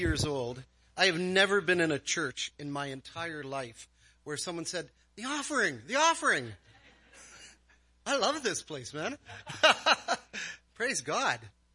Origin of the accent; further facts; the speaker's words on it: Toronto, Ontario, Canada; My wife is from Edmonton, and as Adam said, I'm from Toronto.